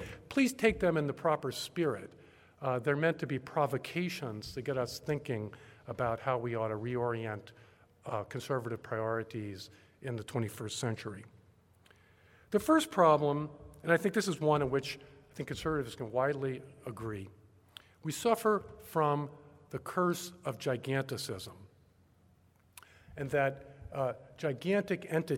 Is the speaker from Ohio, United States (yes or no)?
no; Baltimore, Maryland, United States; when I was growing up in Baltimore, Maryland, prosperous sons of Baltimore gentry wanted to either go to Princeton or UVA